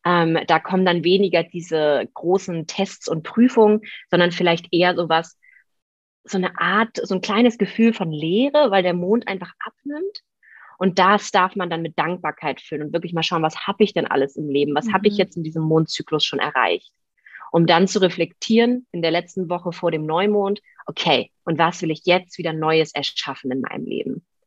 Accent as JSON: {"language": "German", "country": "Germany", "tie": "born there", "said": "gut, wir sind an der Elbe geboren"}